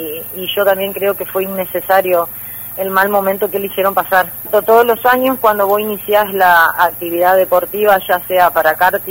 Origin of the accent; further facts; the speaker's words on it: Apóstoles, Misiones, Argentina; nuestro miedo era la ruta que él tenía que volver a Apóstoles, porque somos de Apóstoles.